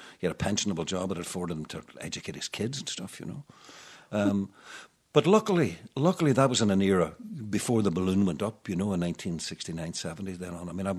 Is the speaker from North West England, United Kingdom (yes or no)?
no; Derry, Northern Ireland, United Kingdom; I can remember growing up in Derry when in very modest houses, a piano would have been more important than a three-piece suite.